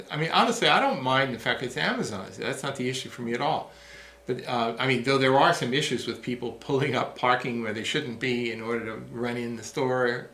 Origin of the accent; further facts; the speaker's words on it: New York, United States; I grew up in New York.